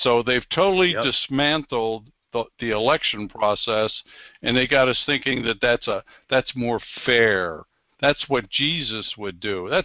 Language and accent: English; Wales, United Kingdom; now in United States; So I put that up on the flagpole because I'm Welsh.